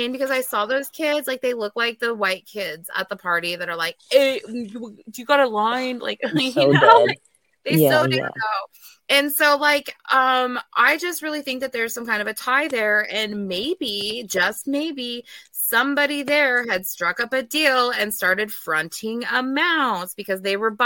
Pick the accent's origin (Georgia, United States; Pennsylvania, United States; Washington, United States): Washington, United States; also born or lived in Northern Idaho; You guys, I am from this area, okay? I have been born and raised in Eastern Washington. I've lived in Northern Idaho.